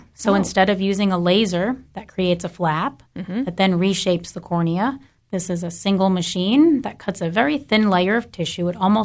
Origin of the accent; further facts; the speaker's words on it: New York, United States; if you think back, I'm originally from New York.